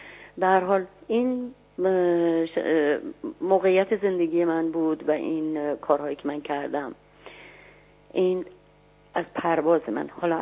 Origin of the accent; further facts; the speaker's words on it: Iran; من هیچ وقت در طی تمام این سالها هر جای دنیا که رفتم هیچ گونه شرمی نداشتم که بگم من ایرانی هستم. البته من نمیگم من ایرانی هستم، میگم من از پرشیا هستم،